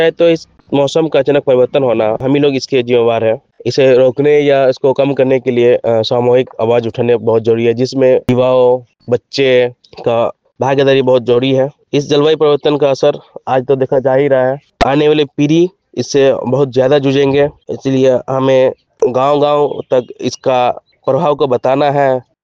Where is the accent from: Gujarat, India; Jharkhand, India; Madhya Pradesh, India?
Jharkhand, India; Khajurangal; ग्राम खजूरंगल प्रखंड पकुड़िया का रहने वाला हूँ।